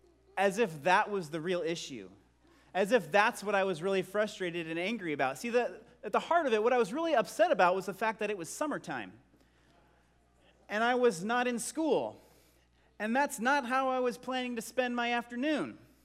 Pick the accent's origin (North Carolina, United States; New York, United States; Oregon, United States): Oregon, United States; Bend; I can think of a time when I was in high school, and I grew up in Bend, Oregon, and my church there was moving from one location to another.